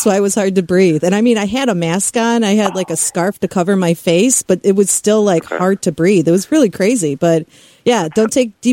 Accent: Chicago, Illinois, United States; I'm from Chicago. I'm okay.

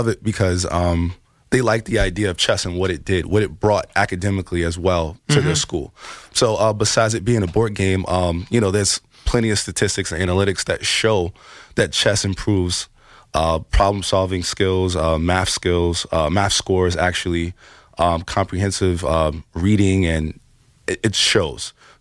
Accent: Bronx, New York, United States; So, you know, when we tell people we're from the Bronx, when we tell people we're from the, you know, a really rough neighborhood, and we tell people we're chess instructors

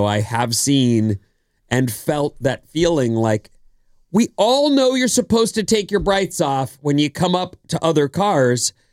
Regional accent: California, United States; So I do think people from other places driving here, I'm from California

